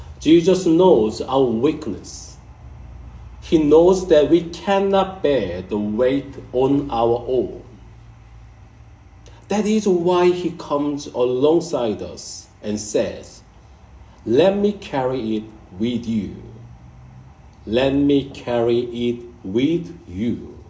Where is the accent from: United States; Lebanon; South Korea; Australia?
South Korea; I saw the yoke in my hometown in Korea. It's a farming area.